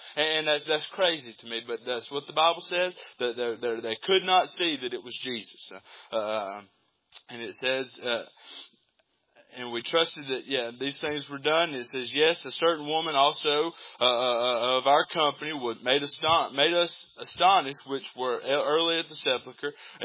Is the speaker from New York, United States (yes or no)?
no; Georgia, United States; I'm not an Israelite, y'all. I'm from Georgia. I'm a Gentile.